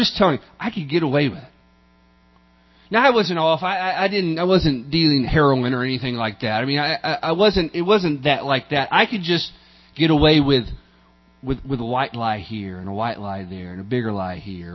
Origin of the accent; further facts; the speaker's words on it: Tennessee, United States; I grew up in a, and I have to tell you, a great home. I'm from Tennessee.